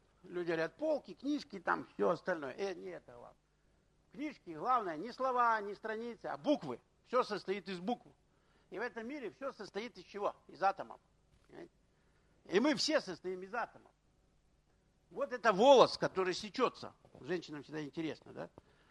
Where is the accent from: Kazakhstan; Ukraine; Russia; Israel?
Ukraine; Я с Украины, поэтому у меня коники эти остались все.